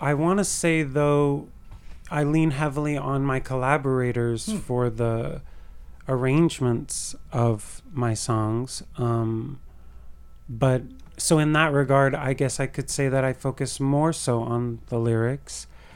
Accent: Chicago, Illinois, United States; We came from Chicago, all the way from the Windy City.

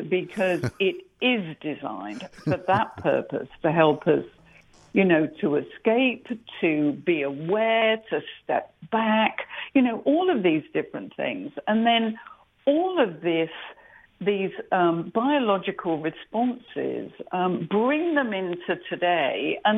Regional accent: England, United Kingdom; When I was growing up in England on the farm, you know, the farmhouse

